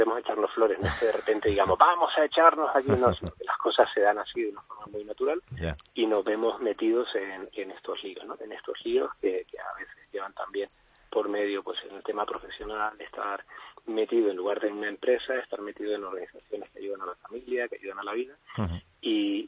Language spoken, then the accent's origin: Spanish; Canary Islands, Spain; now in Madrid, Spain; Así es, somos los 2 de Canarias, llevamos 13 años ya viviendo en Madrid.